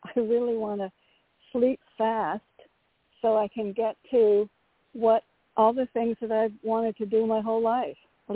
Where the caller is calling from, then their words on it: Connecticut, United States; Hi, thank you. … from Connecticut.